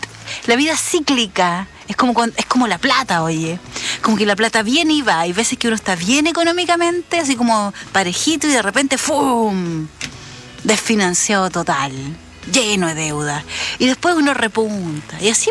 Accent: Chile; a nosotros siempre nos tiran talla que el chileno habla como en chiquitito

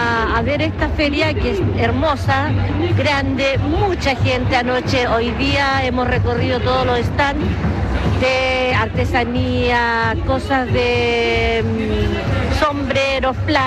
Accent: Capitán Pastene, Araucanía, Chile; soy de Capitán Pastene.

